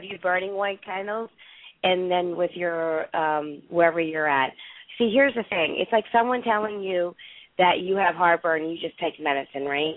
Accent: Philadelphia, Pennsylvania, United States; I'm from Philadelphia, okay? I know what our environment is up there. I don't like going home.

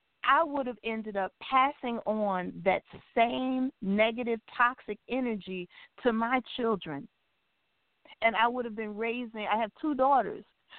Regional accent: Mississippi, United States; moved away as an adult; now in Baltimore, United States; it was my first time really living away from home like that. I'm from Mississippi. So he brought me here to Baltimore, Maryland, where I knew no one.

